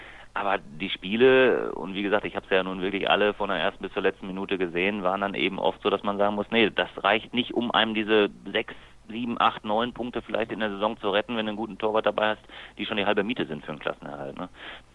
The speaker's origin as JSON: {"language": "German", "town": "Lemgo", "region": "North Rhine-Westphalia", "country": "Germany", "tie": "born there", "said": "jetzt bin ich noch gebürtiger Lemgo."}